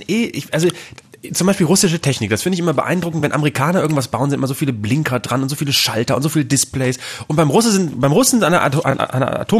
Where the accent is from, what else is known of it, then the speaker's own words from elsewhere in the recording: Bremen, Germany; bei uns in Bremen